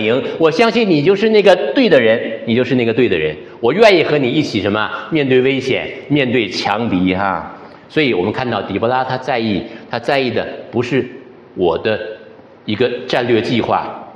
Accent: Shenyang, Liaoning, China; 我老家是东北啊，我老家在沈阳。东北男人只要听到四个字儿，就什么都不怕了啊！

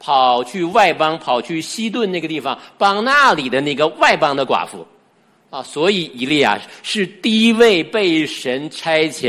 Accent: China; 我们地上的故乡是香港以北的说普通话的中国的广大的土地

